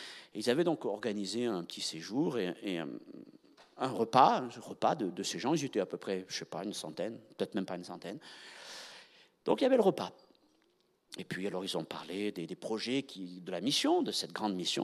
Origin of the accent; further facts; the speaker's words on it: France; Notre réflexe premier en tant que Français, c'est de dire ce qui ne va pas.